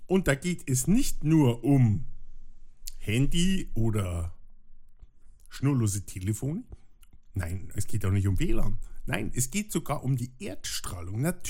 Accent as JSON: {"language": "German", "region": "Bavaria", "country": "Germany", "said": "da würde ich jetzt als Bayer sagen"}